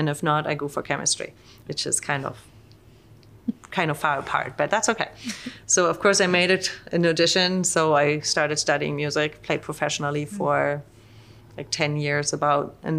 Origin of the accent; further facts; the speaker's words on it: North Germany, Germany; Yeah, so I grew up in North Germany.